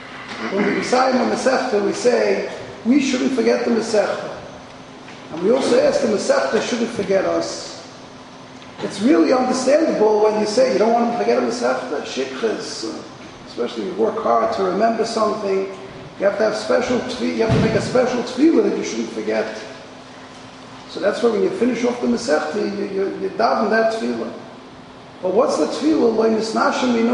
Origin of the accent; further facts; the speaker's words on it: Brooklyn, New York, United States; I grew up in Borough Park, and a Borough Park on the corner of 16th Avenue and 54th Street is Amir Dika Bismedrish.